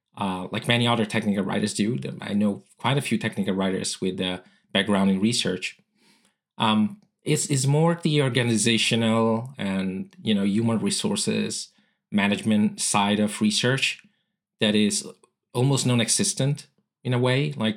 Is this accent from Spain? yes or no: yes; Spain; first language Italian; English is a second language; also born or lived in Italy; because I'm Italian. I was born in Italy almost 41 years ago now. Even though I've been living in Spain since I was a kid, Italian is my mother tongue.